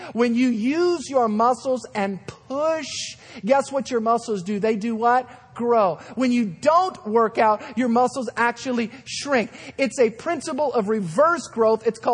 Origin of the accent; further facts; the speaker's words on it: Louisiana, United States; I'm from Louisiana. I can say this. I pastor in New Orleans, the North Shore region.